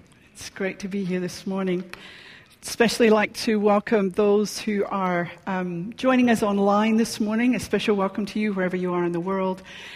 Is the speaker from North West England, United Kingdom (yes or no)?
no; Scotland, United Kingdom; But I grew up in Scotland, and I went to school and university there.